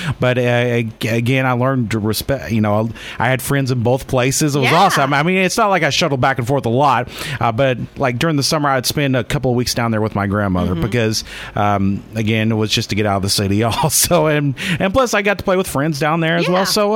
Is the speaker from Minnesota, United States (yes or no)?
no; Oklahoma City, Oklahoma, United States; also born or lived in Poteau, United States; I grew up in Oklahoma City, but my grandmother lived down in Poteau, Oklahoma.